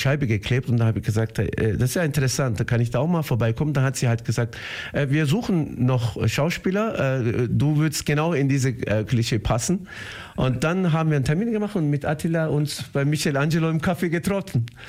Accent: Garmisch-Partenkirchen, Bavaria, Germany; born there; Ich bin geboren, im Gegensatz zu Attila, nicht in der Türkei. Ich bin in Garmisch-Partenkirchen geboren

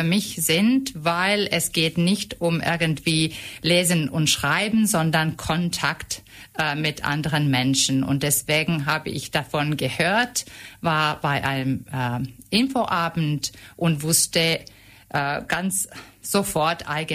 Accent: Finland; German is a second language; moved away as an adult; Also ich bin gebürtige Finnin

